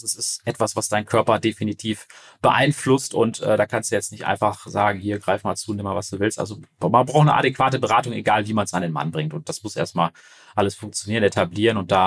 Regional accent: Paderborn, North Rhine-Westphalia, Germany; wir kommen aus Paderborn, also wir sind jetzt nicht so die Region, wo irgendwas richtig losgeht.

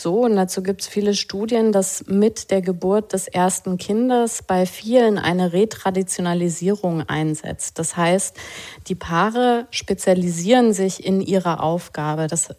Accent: West Germany, Germany; Und wir sind beide in Westdeutschland groß geworden, westdeutsche Sozialisation hat einfach gesagt, so gehört das.

